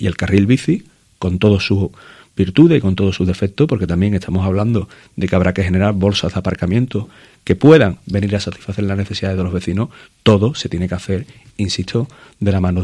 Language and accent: Spanish; Cádiz, Andalusia, Spain